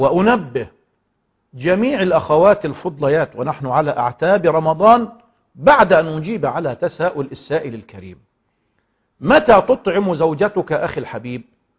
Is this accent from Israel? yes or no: no; Egypt; وكما يقولون بالعامية عندنا في مصر تعود ريمة لعادتها القديمة